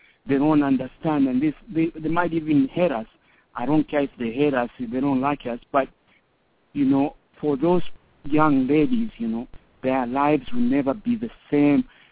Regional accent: Zambia; the pickpockets when we were growing up in Zambia, things that used to happen in roadblocks.

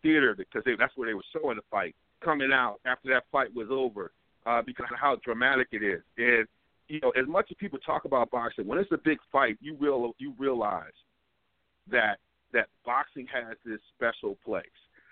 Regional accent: Ann Arbor, Michigan, United States; you know we grew up in the Ann Arbor, Michigan area

